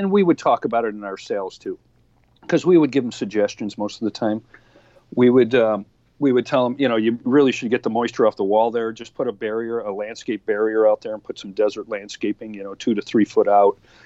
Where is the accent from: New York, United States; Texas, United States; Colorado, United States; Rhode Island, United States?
New York, United States; Buffalo; now in Arizona, United States; Because I'm from Buffalo, New York, and we had 3-foot chain link fences in between houses.